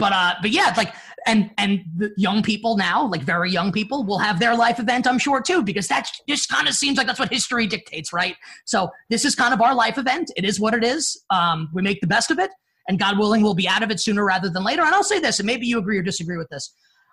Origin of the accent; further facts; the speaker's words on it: New York, United States; I'm a New Yorker